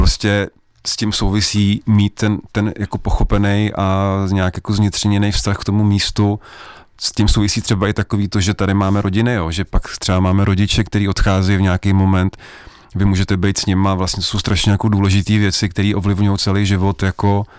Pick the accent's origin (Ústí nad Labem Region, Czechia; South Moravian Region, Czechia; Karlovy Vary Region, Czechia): Karlovy Vary Region, Czechia; Svatava; já jsem třeba ze Sokolovska, jo, jakože Tereza je z Varská, ale já jsem ze Svatavy od Sokolova, takže já jsem štrejchlý tím uhlím, jo, celá naše rodina dělá na šachtě.